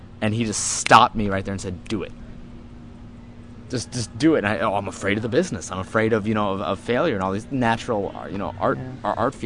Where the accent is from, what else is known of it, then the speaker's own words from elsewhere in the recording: Anchorage, Alaska, United States; born there; I was born in Anchorage, Alaska